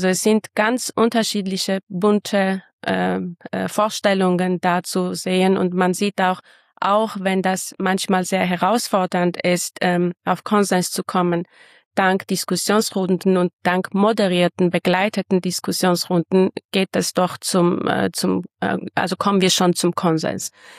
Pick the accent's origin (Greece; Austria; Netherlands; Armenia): Armenia; now in Germany; ob diese Stadt in Armenien, in meinem Heimatland oder in Deutschland, in meinem jetzigen Wohnort ist.